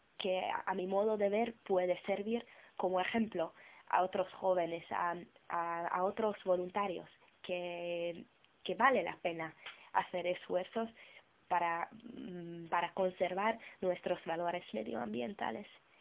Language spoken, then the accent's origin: Spanish; Hungary; first language Hungarian; Spanish is a second language; Me parece chistoso que en mi lengua materna, en húngaro, hasta ahora nunca he hablado en la tele, pero en español ya sí.